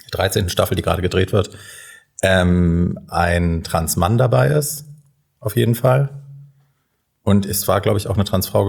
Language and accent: German; Hesse, Germany; now in Berlin, Germany; Aus Hessen, aus der Nähe von Frankfurt.